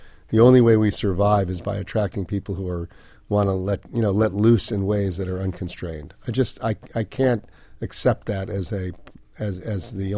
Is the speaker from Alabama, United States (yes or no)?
no; Miami Beach, Florida, United States; I grew up in Miami Beach. I was born there. So I've seen it for more than half a century.